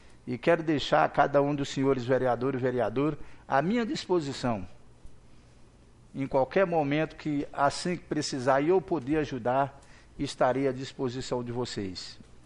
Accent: Bahia, Brazil; now in Formosa, Brazil; Eu, por exemplo, que vim da Bahia, com tanta dificuldade com minha irmã, com minha família

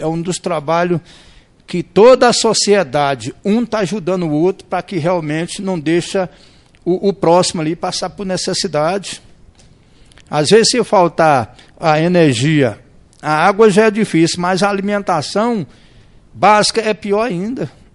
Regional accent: Bahia, Brazil; eu, por exemplo, vim do estado da Bahia para cá, fui bem alocado

